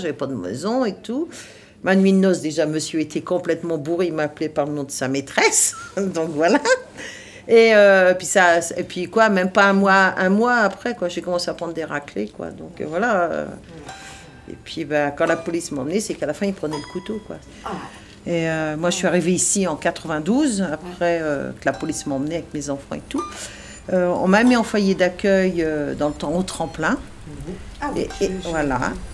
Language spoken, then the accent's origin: French; Bordeaux, Nouvelle-Aquitaine, France; Je suis née à Bordeaux, je suis une Bordelaise.